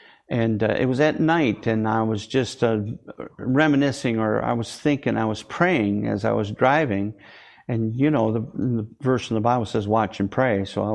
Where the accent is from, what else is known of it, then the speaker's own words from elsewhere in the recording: Michigan, United States; But growing up in Michigan, and you know, as a kid, I was interested in sports.